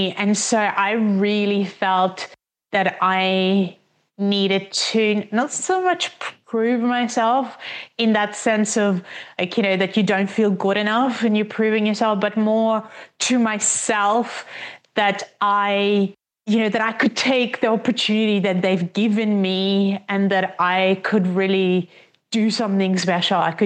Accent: Minsk, Belarus; And I also grew up, you know, in Belarus, and I was born in Minsk

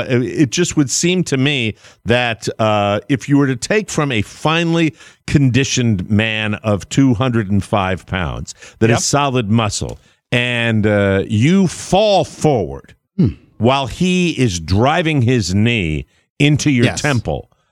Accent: Florida, United States; Up there in my home state of Florida, right up there in Jacksonville, empty building.

